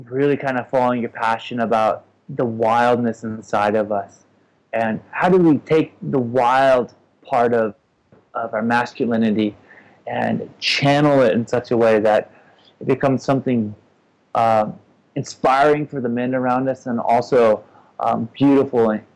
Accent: Eugene, Oregon, United States; I love my hometown. Eugene, Oregon.

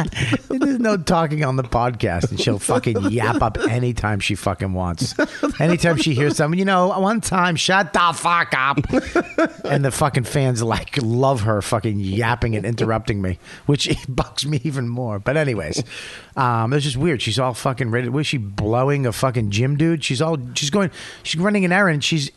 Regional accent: Paramus, New Jersey, United States; Where are you from? I'm from Paramus.

